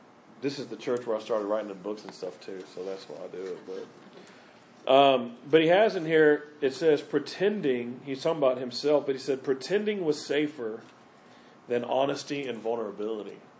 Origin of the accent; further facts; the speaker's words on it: Mansfield, United States; I mean, in my hometown of Mansfield, they got FCA there.